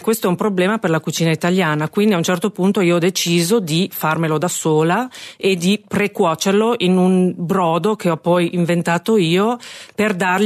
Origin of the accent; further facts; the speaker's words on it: Carpi, Emilia-Romagna, Italy; also born or lived in Bolzano / Rome; Io sono un misto, mia mamma è veneta, di Conegliano, mio padre è nato a Carpi, però io sono nata a Bolzano, poi abbiamo vissuto a Roma e poi siamo tornati a Carpi.